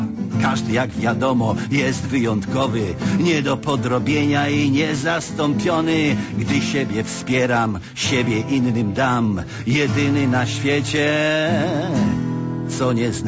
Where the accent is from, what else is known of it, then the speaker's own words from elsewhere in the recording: Masovian Voivodeship, Poland; born there; W lesie. W lesie w Kieleckiem pod Pionkami. Mała miejscowość, ale bliska memu sercu.